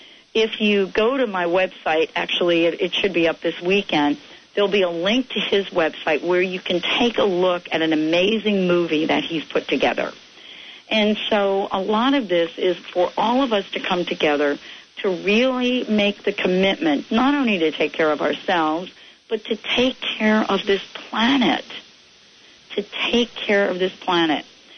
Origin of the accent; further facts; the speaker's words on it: New Jersey, United States; now in Pennsylvania, United States; Well, when I moved from New Jersey, I lived approximately 15 minutes from a quaint little town, beautiful town, called New Hope, Pennsylvania.